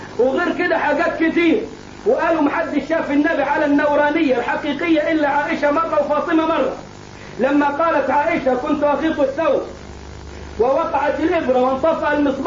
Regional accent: Egypt

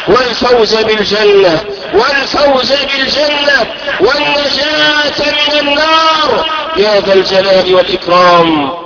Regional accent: Egypt; بلدنا مصر

